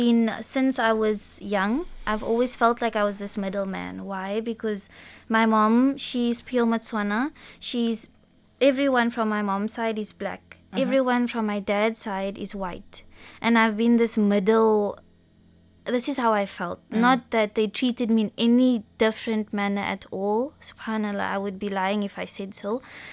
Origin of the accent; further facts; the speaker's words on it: Botswana; English is a second language; moved away as an adult; now in Oman; when I say I'm from Botswana, they say, where is Botswana?